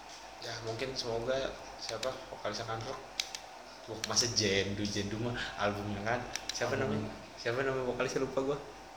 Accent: Tambun, West Java, Indonesia; Di Bekasi nih, kita dari Bekasi, dari Tambun gitu.

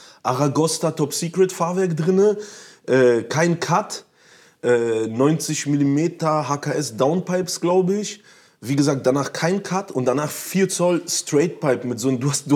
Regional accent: Berlin, Germany; weil ich ja so groß geworden bin im Wedding.

